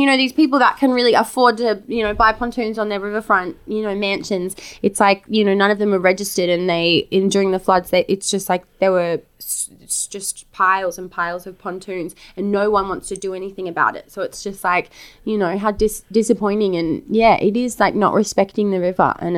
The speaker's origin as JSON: {"language": "English", "town": "Brisbane", "region": "Queensland", "country": "Australia", "tie": "born or raised there", "said": "a love letter to my favorite city, my hometown, Brizzy."}